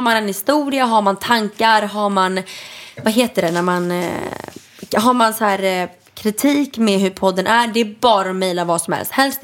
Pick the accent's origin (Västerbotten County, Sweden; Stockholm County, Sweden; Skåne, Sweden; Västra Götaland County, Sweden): Stockholm County, Sweden; Stockholm; Jag är 22 år gammal. Jag är född och uppvuxen i Stockholm. Uppvuxen på Östermalm, flyttade sen till Lidingö. Numera bor jag i en egen lägenhet i norra Djurgårdsstaden